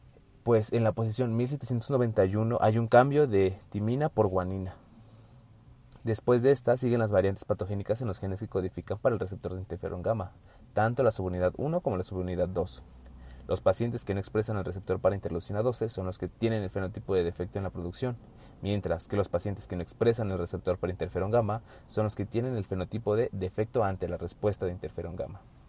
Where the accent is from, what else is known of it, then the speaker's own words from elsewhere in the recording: Mexico; nosotros como mexicanos tenemos la vacuna de BCG